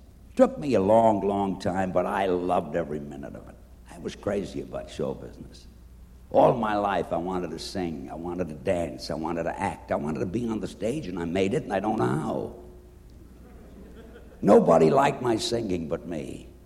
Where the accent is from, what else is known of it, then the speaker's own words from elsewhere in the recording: New York City, New York, United States; born there; I was born in New York City on the Lower East Side. I came from a very large family. We were 7 sisters and 5 brothers.